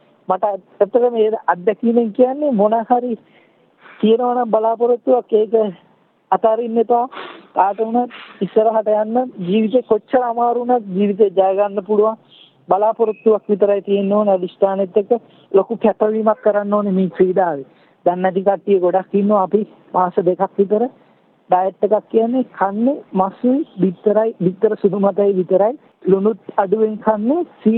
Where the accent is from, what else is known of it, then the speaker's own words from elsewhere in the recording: Malabe, Western Province, Sri Lanka; මගේ ගම මාළඹේ.